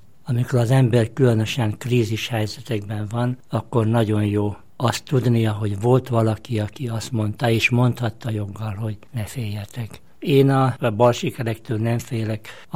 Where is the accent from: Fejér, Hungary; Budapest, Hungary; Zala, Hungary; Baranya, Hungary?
Zala, Hungary; Kis zalai faluból származom, ahol viszonylag kevesen éltünk együtt az emberbe, ottan a kis faluban